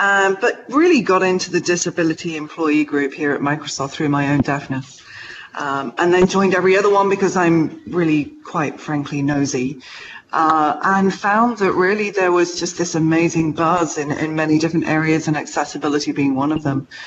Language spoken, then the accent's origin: English; United Kingdom; now in Seattle, United States; My gosh, well, I'm British. I may live here in Seattle, but I grew up with the RNIB and the RNID and several other organizations.